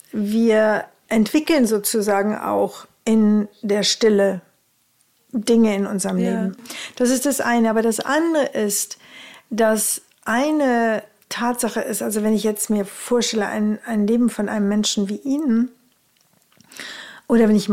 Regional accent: Rhineland, Germany; Bei uns im Rheinland sagt man Tröte fürs Fußballstadion.

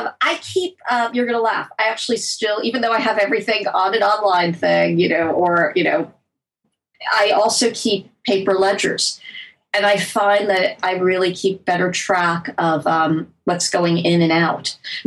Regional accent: United States; I mean, I am American. I live in our culture. I get it.

